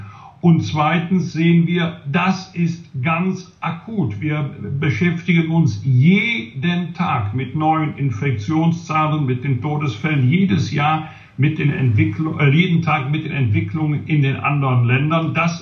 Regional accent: Rhineland, Germany; als Rheinländer

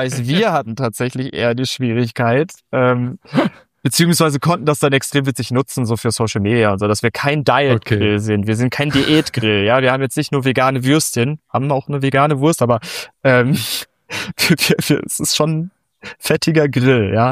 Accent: Lemgo, North Rhine-Westphalia, Germany; aus meiner Heimat, aus Lemgo.

